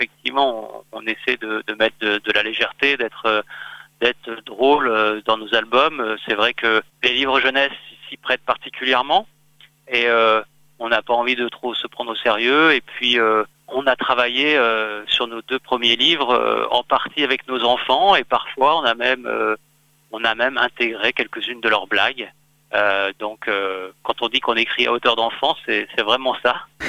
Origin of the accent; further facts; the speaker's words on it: Lyon, Auvergne-Rhône-Alpes, France; Moi, je suis lyonnais.